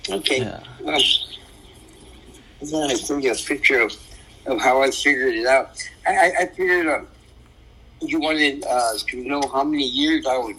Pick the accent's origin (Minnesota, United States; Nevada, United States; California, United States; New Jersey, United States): California, United States; Los Angeles; Okay, it was in Lincoln Heights, and that's where I grew up at, Lincoln Heights. And I grew up in the Ramona Gardens Project. And I stayed there till I was 17 years old.